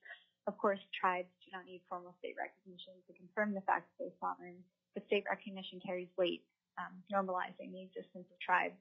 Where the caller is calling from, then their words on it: Anchorage, Alaska, United States; For the record … I'm calling you from Anchorage, Alaska.